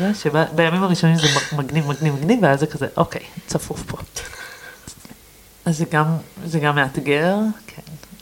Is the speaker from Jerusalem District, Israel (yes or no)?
no; Ra'anana, Central District, Israel; אני גדלתי ברעננה. אני ילדה עירונית. אז אני גם בתוכי מחזיקה את הגם וגם, אני גם עכבר העיר וגם עכבר הכפר, okay. אני מאוד נהנית לבוא לפה לתל אביב, אבל אני גרה במדבר כבר 13 שנה